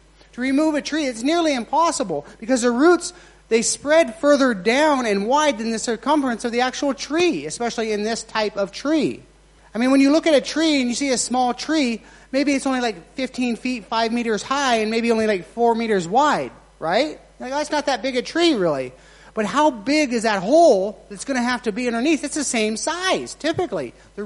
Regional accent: United States; now in Thailand; In Myanmar, as an American, when I first went over there, one of the first words you learn is thank you, right?

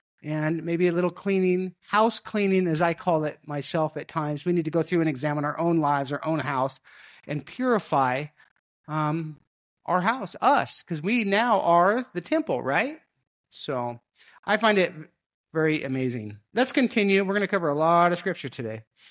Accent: the West, United States; I grew up in the West, in the U.S., cowboys, right? And lots of ranches where I grew up, cattle ranches.

